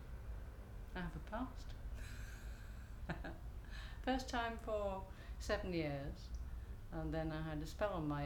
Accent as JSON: {"language": "English", "region": "Yorkshire and the Humber", "country": "United Kingdom", "lives_now": "Rye, United Kingdom", "said": "I'm from Yorkshire, can't you tell?"}